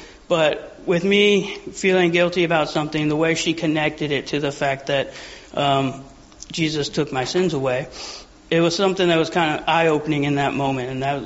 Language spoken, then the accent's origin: English; United States; She grew up in China, I grew up in America. I grew up in a Christian home, she didn't.